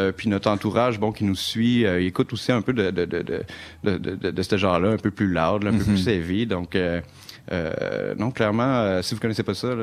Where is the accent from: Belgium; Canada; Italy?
Canada; Montreal, Quebec; Moi, je suis de Montréal aussi